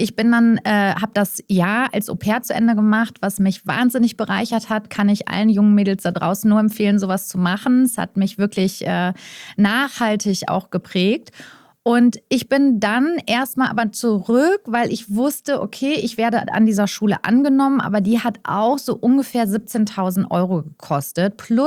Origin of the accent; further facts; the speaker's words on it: Witten, North Rhine-Westphalia, Germany; Ich bin aufgewachsen in Witten im Ruhrgebiet und bin auf eine Waldorfschule gegangen